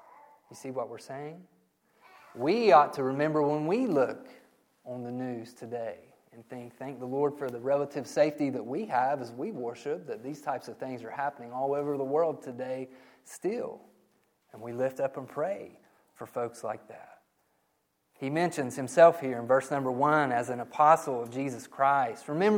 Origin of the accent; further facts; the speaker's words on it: Ohio, United States; born there; Yes, I was born in Ohio. Yes, I'm an American, but by birth and by virtue of my birth here in this country